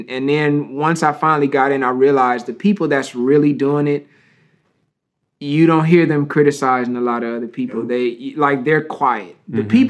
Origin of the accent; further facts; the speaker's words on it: Flint, Michigan, United States; now in Los Angeles, United States; like, where I come from, we say cuz in blood, but we're not gangsters. There are gangsters in Flint, but we just be like, what's cracking, cuz?